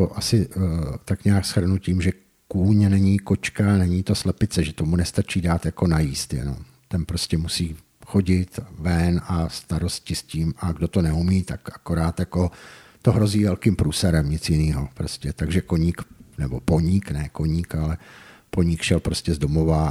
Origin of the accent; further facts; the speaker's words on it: Pardubice, Pardubice Region, Czechia; já jsem předtím bydlel celý život v Pardubicích, ale vlastně celý svůj dospělý život v podstatě jakoby po pronájmech.